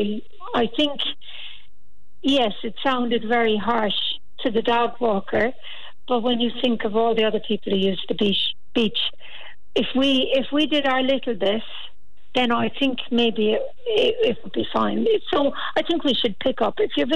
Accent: Ireland; also born or lived in United States / Australia; And I can understand that just was always the way growing up in Ireland, in rural Ireland.

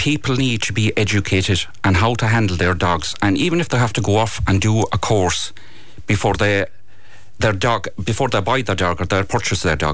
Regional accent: Munster, Ireland; I'm from West of Dingle.

